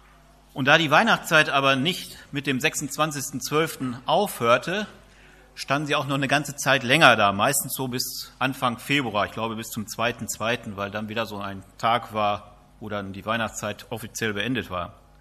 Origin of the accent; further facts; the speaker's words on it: Istrup, North Rhine-Westphalia, Germany; In meinem Heimatdorf in Istrup, also ein bisschen weiter weg von hier